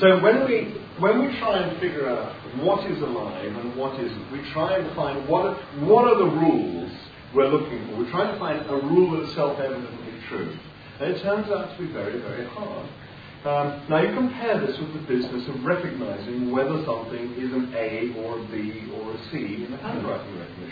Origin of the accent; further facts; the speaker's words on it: Cambridge, East of England, United Kingdom; born there; I was born in Cambridge in 1952.